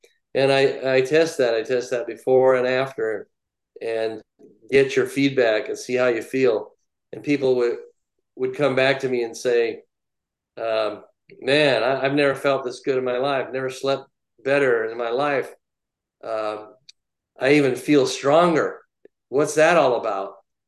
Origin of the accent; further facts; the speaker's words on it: Traverse City, Michigan, United States; this guy who was a police chief, fire chief in my hometown of Traverse City.